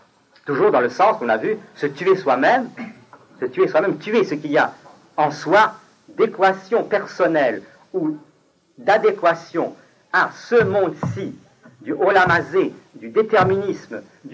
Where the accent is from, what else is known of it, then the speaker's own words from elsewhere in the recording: Grand Est, France; born there; French is a second language; Alors je ne parlais pas français. Moi je parlais un peu l'allemand parce que je suis né en Lorraine.